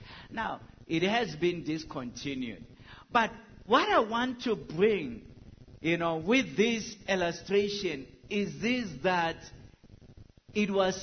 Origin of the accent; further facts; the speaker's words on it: Tembisa, Gauteng, South Africa; By the way, I was born and bred in Tembisa, so I was in the fighting small boy there, you know, and so I know of this experience.